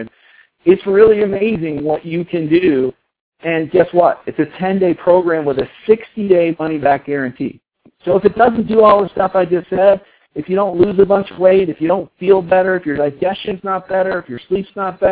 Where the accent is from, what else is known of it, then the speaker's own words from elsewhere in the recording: Colorado, United States; It's pretty rare that we have, I'm from Colorado, Marissa's from Colorado